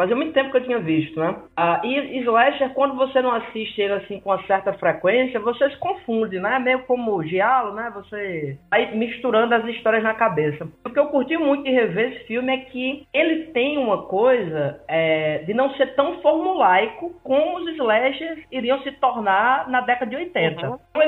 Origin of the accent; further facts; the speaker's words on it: Paraíba, Brazil; Eu sou do interior da Paraíba